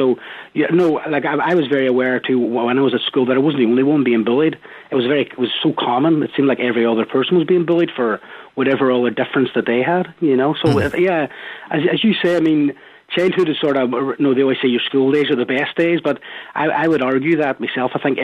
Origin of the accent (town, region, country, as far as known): Northern Ireland, United Kingdom; born or raised there